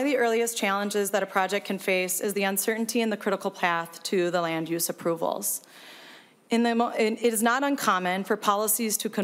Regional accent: Minnesota, United States; also born or lived in St. Cloud, Minnesota; I'm also a lifelong Minnesotan. I grew up in Sherburne County. I attended high school and college in St. Cloud, Minnesota, and I've lived in South Minneapolis for about 15 years.

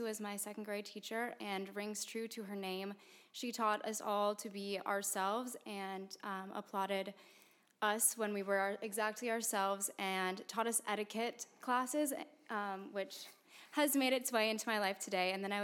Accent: Minnetonka, Minnesota, United States; I grew up in the Minnetonka School District

